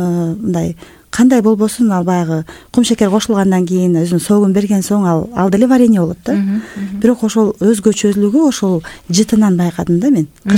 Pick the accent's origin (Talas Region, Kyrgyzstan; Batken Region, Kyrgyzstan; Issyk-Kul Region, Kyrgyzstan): Issyk-Kul Region, Kyrgyzstan; Cholpon-Ata; Биз мен өзүм төрөлүп өскөн жерим Чолпон Ата, бирок мен Жетиөгүз районуна турмушка чыккам.